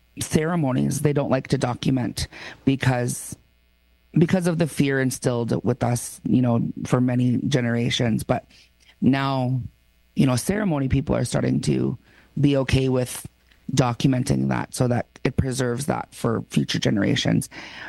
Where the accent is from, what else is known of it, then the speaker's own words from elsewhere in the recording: Winnipeg, Manitoba, Canada; I'm half Cree, half Gitsan. Growing up in Winnipeg, I only learned in the summer when we'd visit or Christmas with my mom. My mom would teach me, a few words. So I know basic children's words